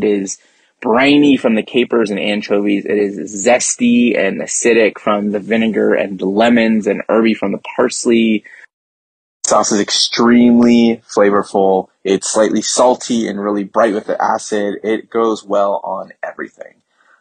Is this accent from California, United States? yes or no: yes; California, United States; I am from the San Francisco Bay Area.